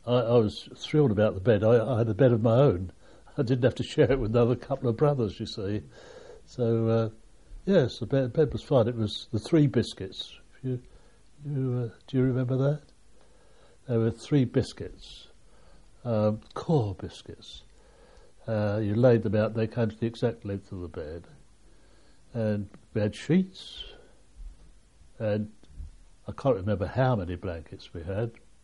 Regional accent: Erith, London, United Kingdom; Now, he came from Woolwich, and I came from Erith, which is not a long way from Woolwich.

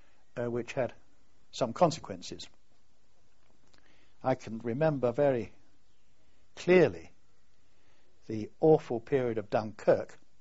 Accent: Tolworth, London, United Kingdom; also born or lived in Kingston upon Thames; I was born in November 1919 at Kingston-on-Thames in my grandparents' house. But we soon moved to a house in Tolworth, just by Surbiton, where we stayed until I left for the war.

